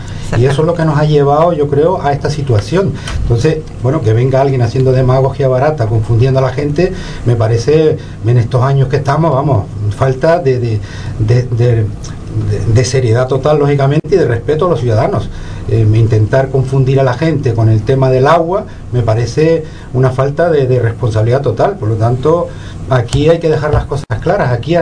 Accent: Canary Islands, Spain; yo cuando miro mi pueblo, miro mi municipio cómo está, es que siento pena y a veces, no quiero decir la otra palabra porque me siento muy orgulloso de él

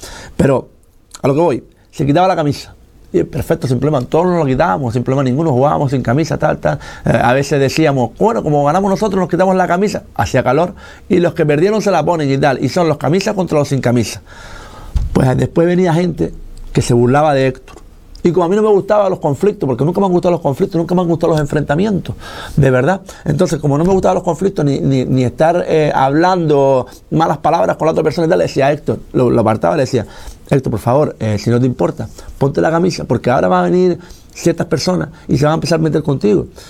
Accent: Morro Jable, Canary Islands, Spain; Sinceramente, mi infancia en Morrojable es un recuerdo, y adolescencia es un recuerdo para mí, muy bonito

